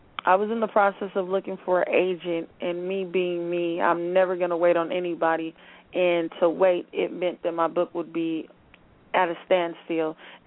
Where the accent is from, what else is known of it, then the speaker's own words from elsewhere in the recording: Pomona, California, United States; I was born in Upland, but, yes, I was raised in the Pomona area.